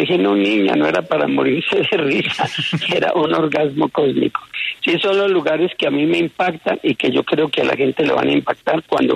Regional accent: Quindío, Colombia; el Cocora es de mi tierra, yo soy del Quindío, y es uno de los lugares de turismo más grandes de Colombia

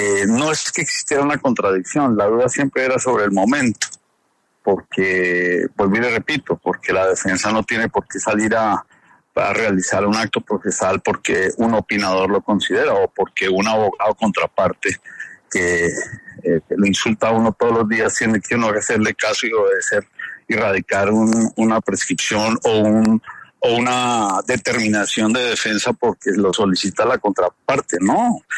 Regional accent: Santander, Colombia; Para mí siempre es un placer estar en mi tierra y observar ese lindo pueblo santandereano.

